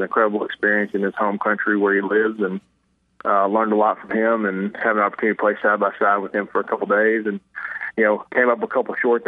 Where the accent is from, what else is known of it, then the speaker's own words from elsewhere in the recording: New England, United States; born there; now in Scottsdale, United States; I was born in New England and proud Patriots, Red Sox, and, you know, just New England sports fan in general.